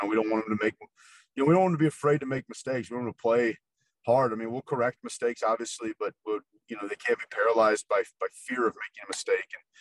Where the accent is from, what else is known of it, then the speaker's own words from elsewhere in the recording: Nebraska, United States; I grew up in Nebraska, and so I used to go watch Tom Osborne